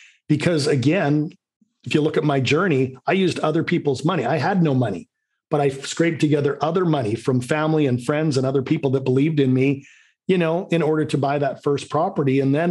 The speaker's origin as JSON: {"language": "English", "town": "Vancouver", "region": "British Columbia", "country": "Canada", "said": "I'm from Vancouver, Canada."}